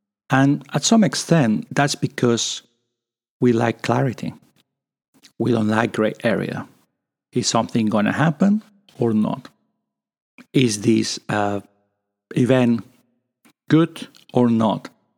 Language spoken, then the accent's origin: English; Spain; English is a second language; now in United Kingdom; I'm originally from Spain, and English is not my first language. And when I came to the UK, when I mentioned that I'm from Spain